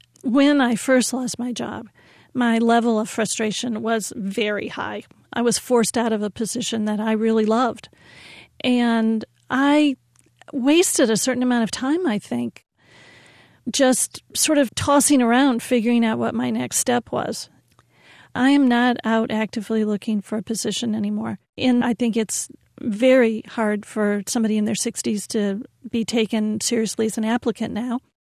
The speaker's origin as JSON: {"language": "English", "town": "Louisville", "region": "Kentucky", "country": "United States", "said": "I'm from Louisville, Kentucky. I'm in my 60s, and I left my job almost 4 years ago."}